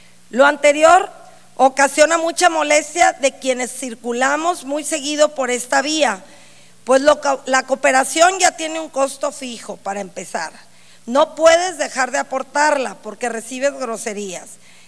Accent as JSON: {"language": "Spanish", "town": "Acaponeta", "region": "Nayarit", "country": "Mexico", "said": "Es muy común que yo transite esta vía, puesto que soy de Acaponeta, y esta carretera entre Tepic y Acaponeta"}